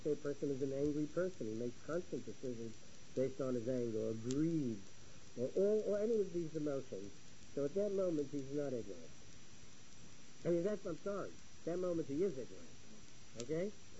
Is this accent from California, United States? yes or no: no; Brooklyn, New York, United States; accent: Brooklyn; Excuse my Brooklyn accent.